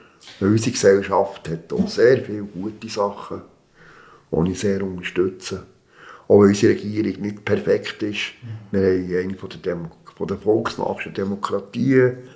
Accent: Switzerland

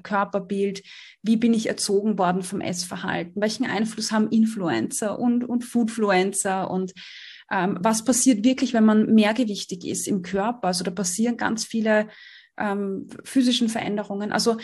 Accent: Austria; Ich komme aus Österreich, genau.

